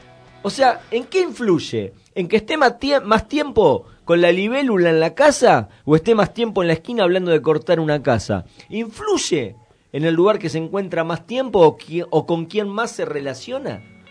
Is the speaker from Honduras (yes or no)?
no; Moreno, Buenos Aires Province, Argentina; Yo soy de Moreno, donde más secuestros hubo en la década que había secuestros.